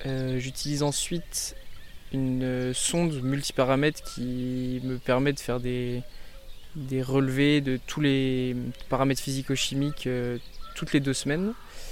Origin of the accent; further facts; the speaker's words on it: Nouvelle-Aquitaine, France; je viens des Deux-Sèvres